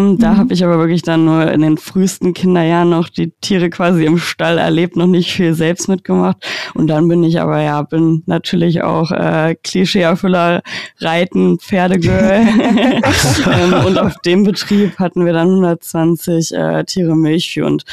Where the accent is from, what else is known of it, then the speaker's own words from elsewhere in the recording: Lower Saxony, Germany; now in Cologne, Germany; Also ich komme eigentlich auch aus der Nähe von Göttingen, da bin ich groß geworden und bin dann nach Köln gezogen für diese erste Position